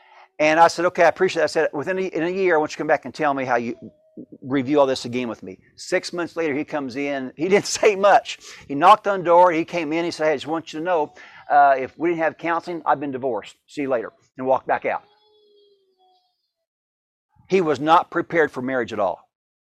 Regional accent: Albion, United States; my great-grandma lived about 100 yards from the railroad tracks in my hometown of Albion.

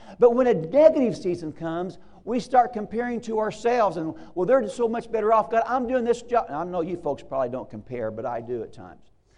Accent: Bone Gap, Illinois, United States; I come from Bone Gap, Illinois, which is the mecca of theological thought here in America.

